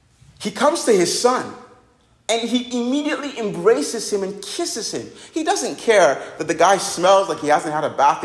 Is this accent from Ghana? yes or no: no; Nigeria; I'm a Nigerian. I totally get that.